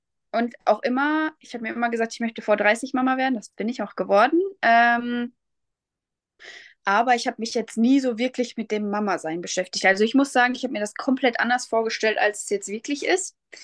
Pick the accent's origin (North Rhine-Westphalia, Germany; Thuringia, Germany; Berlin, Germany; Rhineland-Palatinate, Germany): North Rhine-Westphalia, Germany; Lipburg; Ich komme aus Lipburg, das ist in der Nähe von Soest.